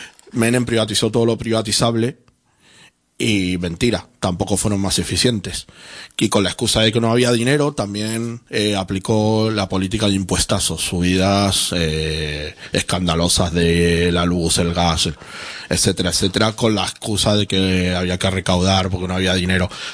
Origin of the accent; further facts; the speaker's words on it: Argentina; moved away; ya que yo enlazo mucho con Argentina porque es de donde vengo